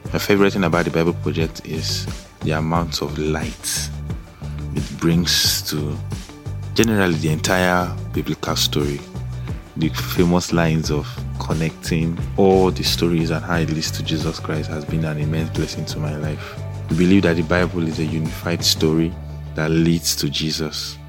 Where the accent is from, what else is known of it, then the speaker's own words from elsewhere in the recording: Abuja, Federal Capital Territory, Nigeria; I'm here from Abuja, Nigeria.